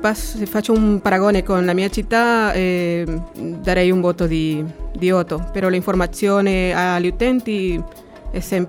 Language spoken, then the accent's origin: Italian; Tegucigalpa, Francisco Morazán, Honduras; Italian is a second language; now in Cagliari, Italy; Tegucigalpa, Honduras.